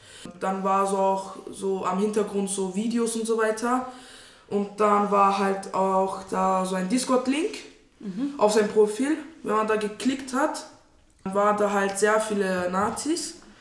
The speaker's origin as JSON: {"language": "German", "country": "Turkey", "lives_now": "Germany", "said": "ich komme aus Türkei und ich habe ja gesagt, dass ich Moslem bin, aber Christentum respektiere"}